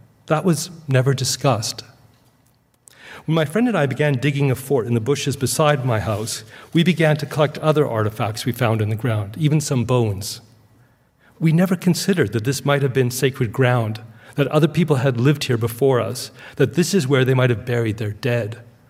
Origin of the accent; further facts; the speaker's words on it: Victoria, British Columbia, Canada; also born or lived in Egypt; I like to situate my own background as a child growing up in Victoria, British Columbia.